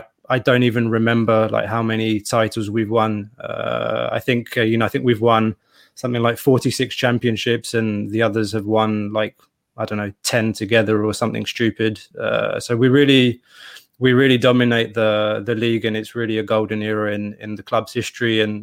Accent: London, United Kingdom; moved away as an adult; now in Belgium; So actually, I'm a Londoner, but I was born in London and I grew up south of the river.

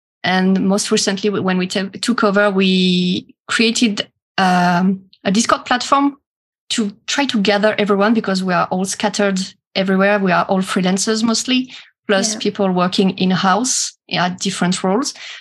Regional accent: France; English is a second language; I'm an English to French video game translator from France, obviously. I live in Dijon

